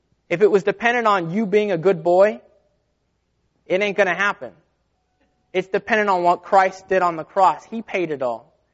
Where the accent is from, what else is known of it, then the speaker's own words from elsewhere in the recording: United States; born there; I am now a citizen of the United States whenever I was born in the United States.